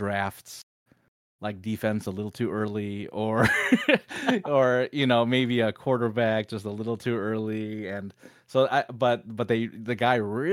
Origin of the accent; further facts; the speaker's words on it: United States; the importance that it was to me as a one as a Filipino American, kind of seeing that role, really had a huge impact on me.